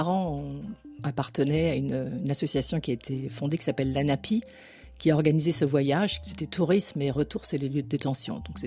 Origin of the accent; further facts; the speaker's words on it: Dakar, Senegal; born there; moi je suis née là, à Dakar. Maman est née là, au Vietnam. Papa est né là, en Algérie.